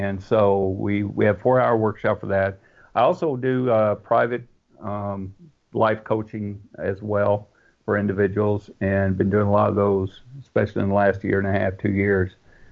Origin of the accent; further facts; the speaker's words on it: Midwest, United States; I'm from the Midwest.